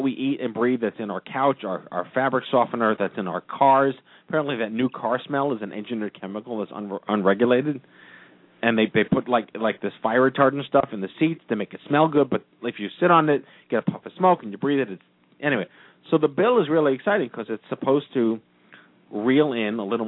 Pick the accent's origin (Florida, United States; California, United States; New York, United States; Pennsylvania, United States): New York, United States; which is very cool because I am a New Yorker and I vote and they care about me.